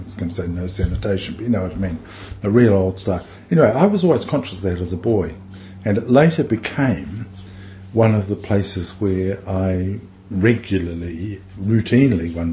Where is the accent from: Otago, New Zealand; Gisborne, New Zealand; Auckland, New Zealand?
Otago, New Zealand; Dunedin; I was brought up in Dunedin North, the north end of Dunedin, and opposite our place was the North Ground, which was a city block-sized training area, rugby and cricket and so forth.